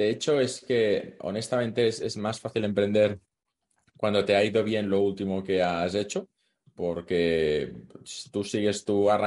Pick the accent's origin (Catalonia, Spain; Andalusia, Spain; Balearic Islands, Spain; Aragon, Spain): Catalonia, Spain; Aparte, como soy catalán, no gastaría mucho.